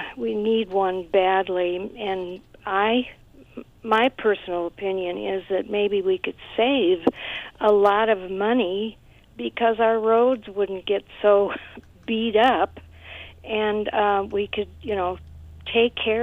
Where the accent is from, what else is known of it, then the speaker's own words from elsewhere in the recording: California, United States; now in Green Valley, United States; We live in Green Valley, and it's becoming a nightmare to go into Tucson. Mm-hmm. We're from California, and it's bringing back memories.